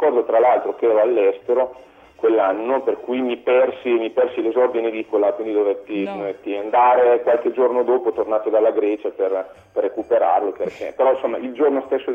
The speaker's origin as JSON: {"language": "Italian", "town": "Cavriago", "region": "Emilia-Romagna", "country": "Italy", "tie": "born or raised there", "said": "io sono di Reggio Emilia, quindi insomma da poco vivo nella grande città, ma fino a poco fa vivevo in campagna, insomma in provincia di Reggio, a Cavriago. Questo paese, che è anche il paese di … è famoso insomma per un'attenzione alla cultura non da poco."}